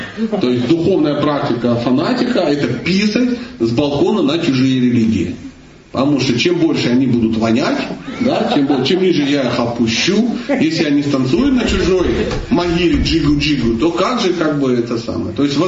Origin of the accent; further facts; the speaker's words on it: Kalmykia, Russia; born there; Я родился в Калмыкии, у меня дедушка буддист, бабушка буддист, кот буддист, все буддисты. И я буддист.